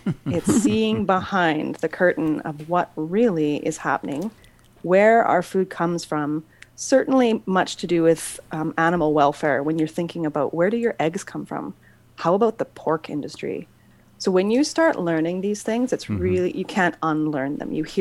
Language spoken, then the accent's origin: English; British Columbia, Canada; I grew up in the Okanagan. Just love this area.